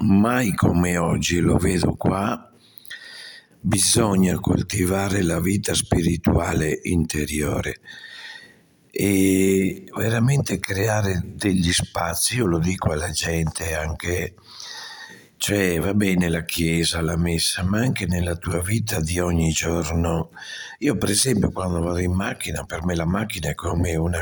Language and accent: Italian; Veneto, Italy; lì nel mio paese, in Valpolicella